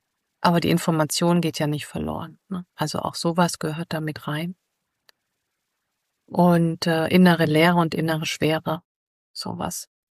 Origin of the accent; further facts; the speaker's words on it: Germany; Weil grundsätzlich finde ich auch, sind wir als Deutsche ein entwurzeltes Volk.